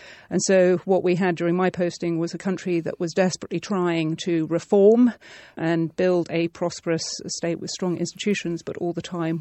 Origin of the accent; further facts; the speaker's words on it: South East England, United Kingdom; accent: home counties; I know I sound very home counties and I was brought up in Buckinghamshire